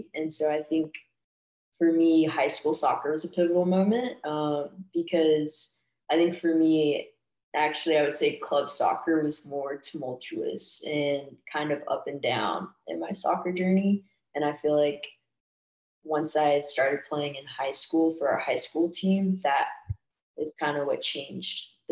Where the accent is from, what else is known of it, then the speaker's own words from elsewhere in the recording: Hoover, Alabama, United States; I loved it. I think Hoover is like very like typical small town feel.